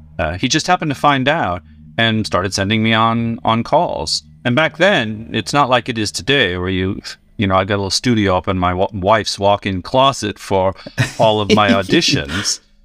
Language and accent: English; San Diego, California, United States; I grew up in San Diego, and there's a town outside called La Mesa, and they had little drama schools run by one woman